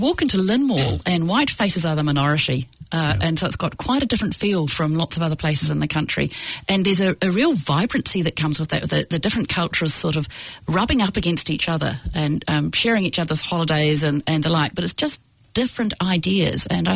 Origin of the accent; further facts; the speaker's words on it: Taranaki, New Zealand; now in Auckland, New Zealand; I grew up in Taranaki on the west coast